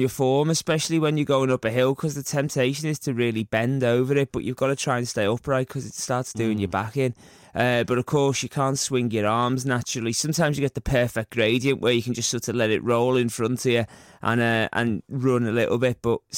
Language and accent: English; United Kingdom; I'm like, well, no, I'm like British, just my razor sharp wit.